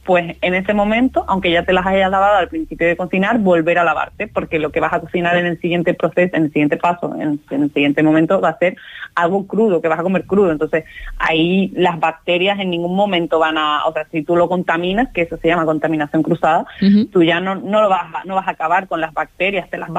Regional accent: southern Spain, Spain; sobre todo en nosotros en el sur de España, tanto Andalucía como Canarias son los que tenemos que tener especial cuidado

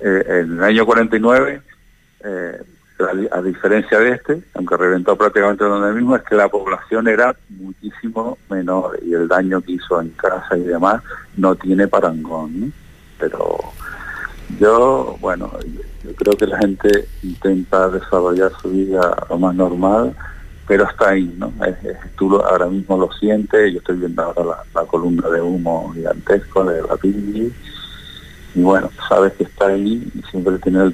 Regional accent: El Paso, Canary Islands, Spain; Pero yo soy del Paso, trabajo aquí

